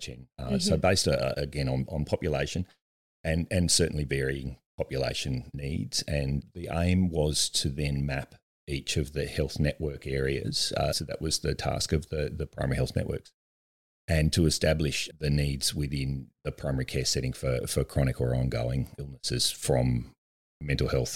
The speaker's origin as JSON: {"language": "English", "region": "New South Wales", "country": "Australia", "tie": "born or raised there", "also_born_or_lived": "Canberra", "lives_now": "Melbourne, Australia", "said": "So I was born and raised in the Western Plains in New South Wales. I grew up in Canberra and studied in Canberra my undergraduate nursing after a few years in the hotel trade"}